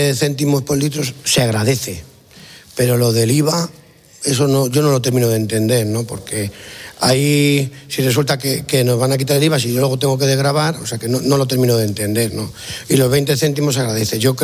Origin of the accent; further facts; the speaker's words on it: Villarrubia de Santiago, Castilla-La Mancha, Spain; aquí en Villarrubia de Santiago, porque nosotros somos de Villarrubia de Santiago, vecino de Ocaña, a 12 kilómetros, que por cierto es el pueblo más antiguo de Castilla-La Mancha.